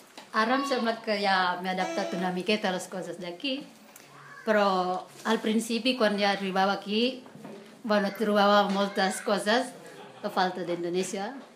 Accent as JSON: {"language": "Catalan", "town": "Girona", "region": "Catalonia", "country": "Spain", "said": "Jo, per exemple, que soc de Girona, molt lluny per anar a Barcelona"}